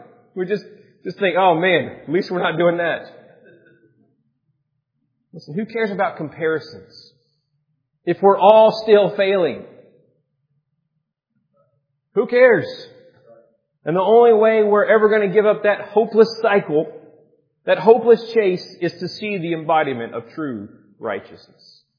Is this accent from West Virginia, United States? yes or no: no; Alabama, United States; I grew up in Alabama.